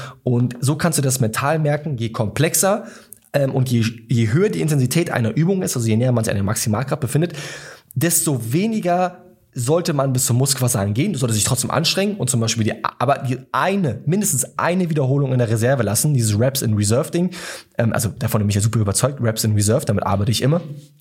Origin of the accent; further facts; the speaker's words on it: Bernau, Brandenburg, Germany; also born or lived in Wandlitz; bei mir noch in Wandlitz, beziehungsweise Bernau, da wo ich herkomme